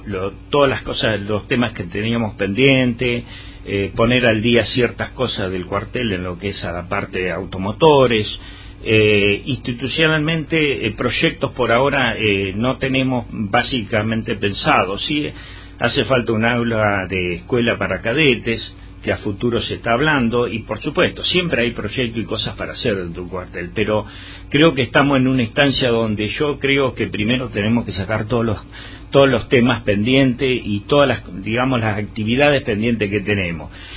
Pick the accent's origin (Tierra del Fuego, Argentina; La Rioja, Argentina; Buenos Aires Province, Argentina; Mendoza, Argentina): Buenos Aires Province, Argentina; Rojas; now in Carabelas, Argentina; siendo de que soy oriundo de Rojas y estoy en Carabelas